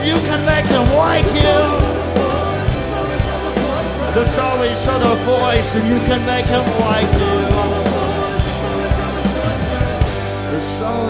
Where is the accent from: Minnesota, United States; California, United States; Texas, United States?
Minnesota, United States; Minneapolis; My hometown. It's called Minneapolis, Minnesota.